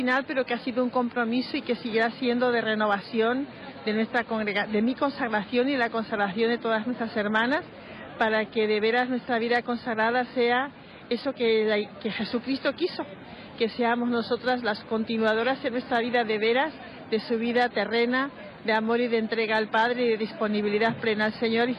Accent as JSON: {"language": "Spanish", "town": "Burgos", "region": "Castile and León", "country": "Spain", "said": "Yo soy española de Burgos."}